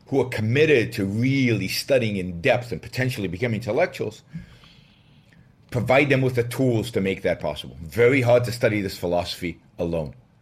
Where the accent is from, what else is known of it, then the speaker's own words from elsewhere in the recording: Israel; I was from Israel